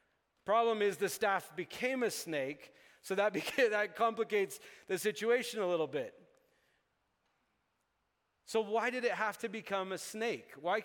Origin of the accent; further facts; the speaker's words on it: Uganda; a lot of you know I grew up in Uganda. In Uganda, we have the whole range of venomous snakes.